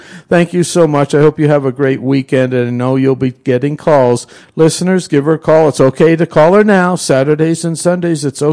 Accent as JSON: {"language": "English", "town": "Wilkes-Barre", "region": "Pennsylvania", "country": "United States", "tie": "born or raised there", "said": "Podunk Junction, my hometown, Wilkes-Barre, Pennsylvania?"}